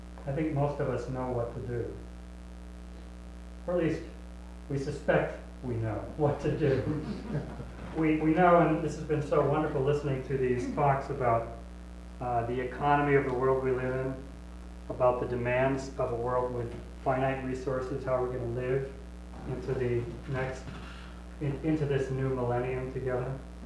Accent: Wisconsin, United States; Now, I grew up in the Midwest, in Wisconsin. I'm one of the, you know, I'm a non-Lutheran, so I'm a minority here, and I'm non-Minnesotan, so.

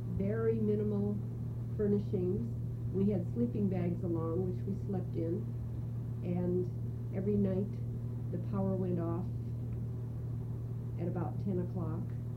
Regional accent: Midwest, United States; We're from the Midwest originally. I'm a preacher's daughter

